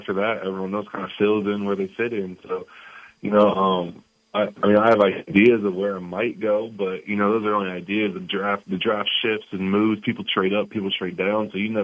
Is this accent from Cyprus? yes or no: yes; Cyprus; I'm from Cyprus, so I had the 30 visit there and they just drove me home.